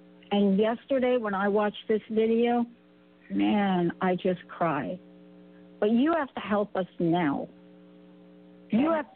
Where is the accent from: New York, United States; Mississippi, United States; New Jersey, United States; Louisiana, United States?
New York, United States; I'm a kid from New York. We are so used to being independent